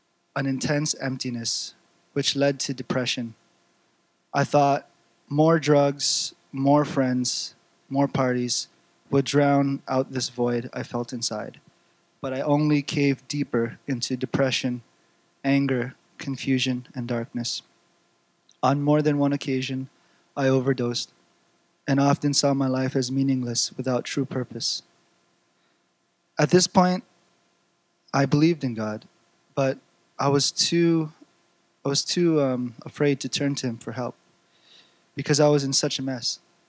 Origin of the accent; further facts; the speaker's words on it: Toronto, Ontario, Canada; also born or lived in Philippines; I grew up in the Greater Toronto Area, or the GTA, as it's commonly called, and after my family immigrated to Canada in the late 80s. I came to BC just a couple years ago.